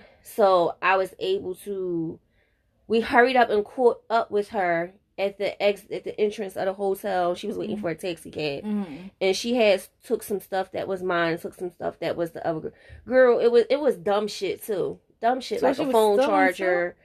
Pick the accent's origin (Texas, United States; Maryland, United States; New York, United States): Maryland, United States; I'm not. I'm from Maryland in the suburbs.